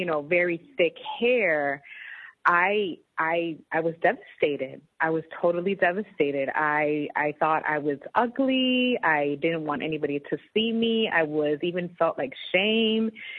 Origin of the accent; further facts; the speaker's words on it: Puerto Rico; I am Puerto Rican. I'm from Puerto Rico and stuff. So definitely I'm Latina